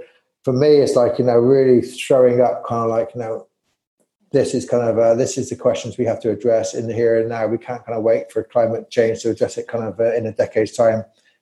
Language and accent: English; United Kingdom; being a Brit myself.